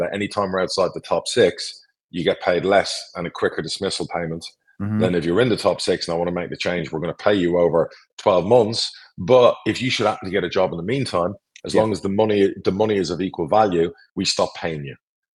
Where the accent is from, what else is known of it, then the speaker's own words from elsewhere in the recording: Ireland; And look, I'm Irish, I'm a Mick Conlon fan.